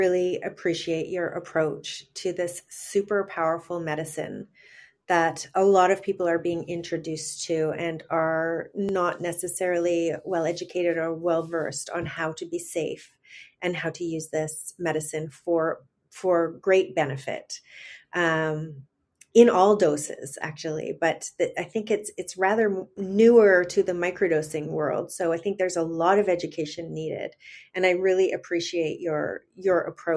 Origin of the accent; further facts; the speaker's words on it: Vancouver, British Columbia, Canada; up here in Vancouver, Canada, in my hometown, in my stomping ground.